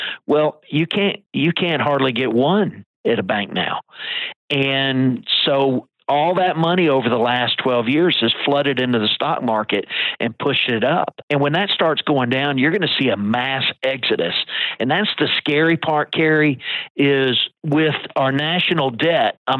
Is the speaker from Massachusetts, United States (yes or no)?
no; Maryland, United States; You know, I grew up in Maryland the younger part of my life, and we used to, when the winter came, we used to play hockey on the ponds.